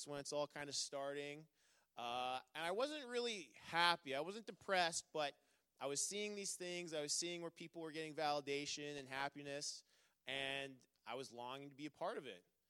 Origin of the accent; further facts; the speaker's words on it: Burns Lake, British Columbia, Canada; born or raised there; also born or lived in Surrey